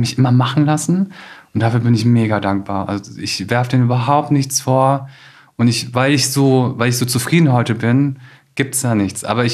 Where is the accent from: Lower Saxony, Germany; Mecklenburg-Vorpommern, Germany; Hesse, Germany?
Lower Saxony, Germany; Osterwald; Ich war auch gefühlt der einzige Asiate im Dorf. Also ich bin wirklich in Osterwald aufgewachsen.